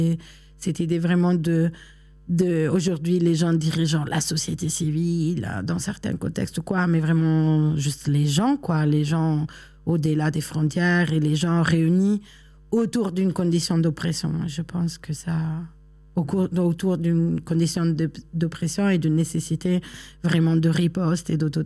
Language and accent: French; Ticino, Switzerland; also born or lived in Northern Italy; une espèce de pudeur par rapport à là où j'ai grandi, qui est plutôt la Suisse italienne, l'Italie du Nord.